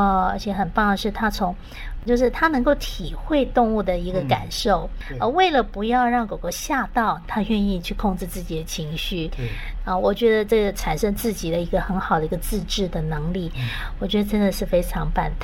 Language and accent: Chinese; Taiwan; 除了我们台湾人在努力这一块以外